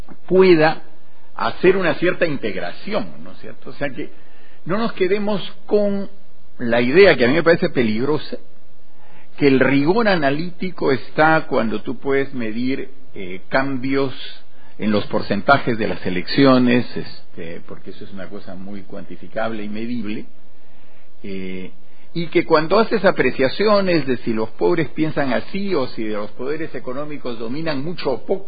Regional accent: Peru; las tensiones políticas que vivimos todos como peruanos en este rato.

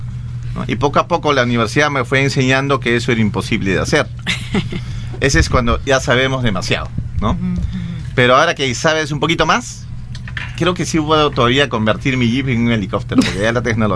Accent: Cusco, Peru; now in Lima, Peru; yo como provinciano serranazo, porque soy del Cusco, vine y ascendí a la capital, ¿no? Con la idea de estudiar arte

